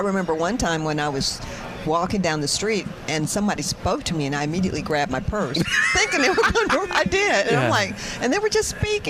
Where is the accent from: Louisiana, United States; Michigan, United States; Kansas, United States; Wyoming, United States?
Michigan, United States; Detroit; I'm from Detroit, obviously, and I just kind of was raised during the time of Motown. So Motown was really big when I was a little girl.